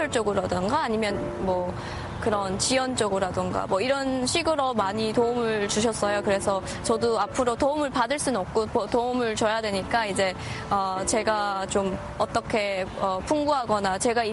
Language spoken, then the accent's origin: Korean; North Korea; now in United States; 내가 다른 북한 사람들